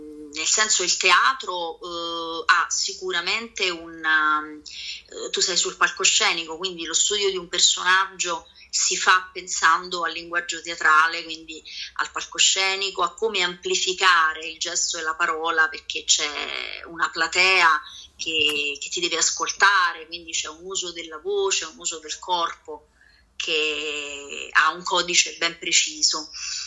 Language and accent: Italian; Naples, Campania, Italy; born there; now in Rome, Italy; io sono nata a Napoli, sì. Però poi mi sono trasferita a Roma.